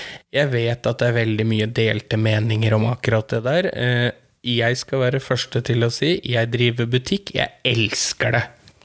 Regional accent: Akershus, Norway; now in Oslo, Norway; Men jeg vil alltid føle meg som om jeg kommer fra Romerike.

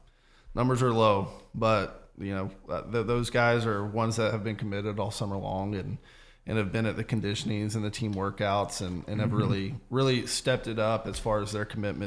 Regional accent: Panama City, Florida, United States; also born or lived in Alabama; Originally from Panama City, Florida.

